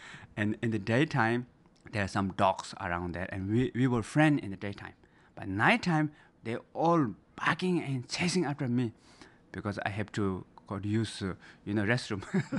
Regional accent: Nepal; born there; English is a second language; I was born in Nepal, right in the middle of the Himalayan mountains, very nice environment

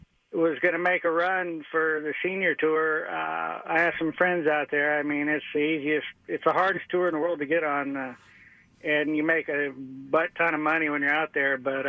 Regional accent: Kingwood, Texas, United States; I grew up in Kingwood, so I'd say Deerwood is probably

